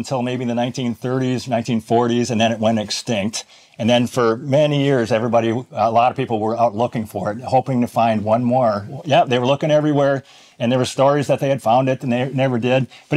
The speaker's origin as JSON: {"language": "English", "region": "Minnesota", "country": "United States", "said": "I am from Minnesota."}